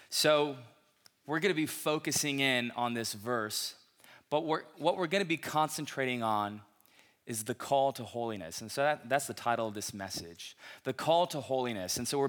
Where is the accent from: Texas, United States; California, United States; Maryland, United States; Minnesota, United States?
California, United States; Los Angeles; I'm from Los Angeles, and I just moved up here about a week and a half ago